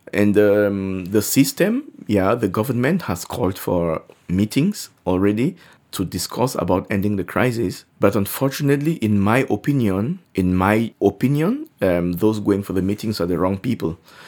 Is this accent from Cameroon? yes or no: yes; Anglophone Cameroon, Cameroon; German is a second language; Ich komme aus Kamerun. Weil kann du nicht so gute Französisch sprechen? Nein, ich komme von der English Teil in Kamerun.